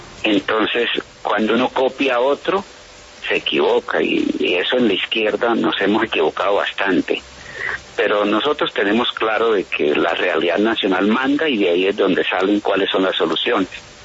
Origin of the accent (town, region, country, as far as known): Colombia